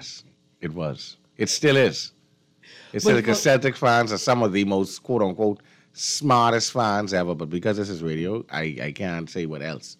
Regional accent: Bahamas; I said, listen, I am from the Bahamas.

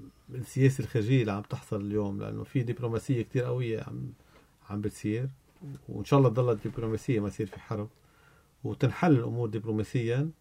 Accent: Lebanon

